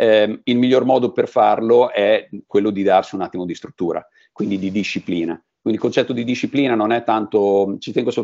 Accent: Ravenna, Emilia-Romagna, Italy; Anch'io nato e cresciuto in Romagna, quindi sono nato e cresciuto a Ravenna per poi spostarmi, no? Per studi e carriera

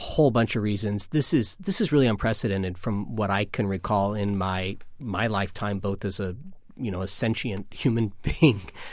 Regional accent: Midwest, United States; born or raised there

